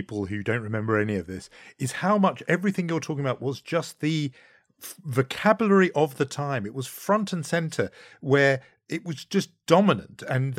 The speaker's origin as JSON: {"language": "English", "country": "United Kingdom", "said": "That me as a Brit sitting in London, it didn't work like that quite the same way."}